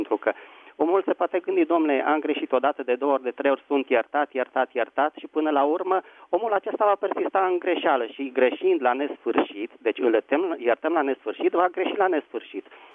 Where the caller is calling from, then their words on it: Bucharest, Romania; din București.